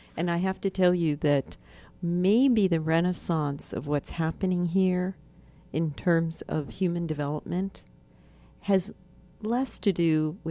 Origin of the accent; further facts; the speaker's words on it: Manhattan, New York, United States; we're from Manhattan. And I have to tell you, all right, this only somebody who could live in Manhattan would know this.